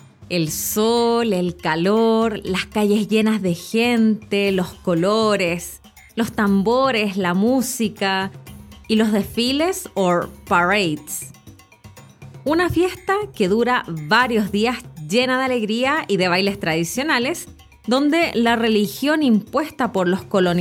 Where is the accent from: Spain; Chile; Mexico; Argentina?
Chile; Santiago, Santiago Metropolitan; Sé que diciendo esto me arriesgo a quedar como una santiaguina centralista, es decir, como alguien que cree que la capital de Chile, Santiago, es lo más importante de nuestro país.